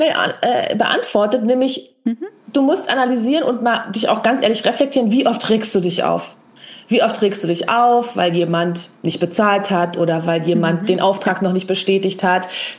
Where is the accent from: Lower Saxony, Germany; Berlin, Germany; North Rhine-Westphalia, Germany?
Berlin, Germany; wir sind ja beide aus Berlin